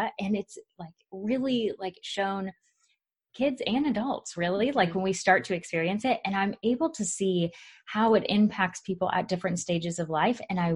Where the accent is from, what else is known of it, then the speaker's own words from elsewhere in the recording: Florida, United States; now in Oklahoma, United States; And then I moved. So I'm from Florida. I then moved to Oklahoma.